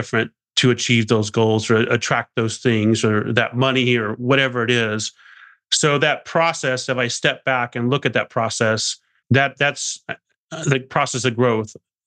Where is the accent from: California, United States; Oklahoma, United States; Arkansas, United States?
Arkansas, United States; I mean, I grew up in Arkansas and, you know, with a drug addicted mother on welfare and food stamps and all that stuff.